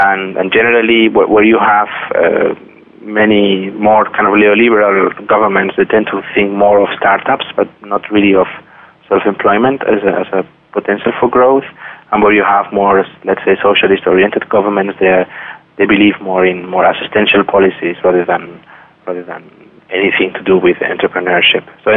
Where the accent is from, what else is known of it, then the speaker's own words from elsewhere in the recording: Spain; If you take, for example, my home country, Spain